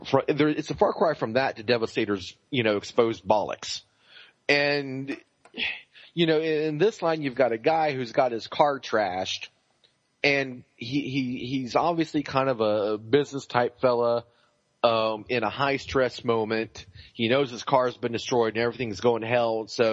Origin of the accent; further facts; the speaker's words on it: Boston, Massachusetts, United States; accent: Boston; I know that's a horrible – my Boston accent comes out sounding more English than Boston, I suppose.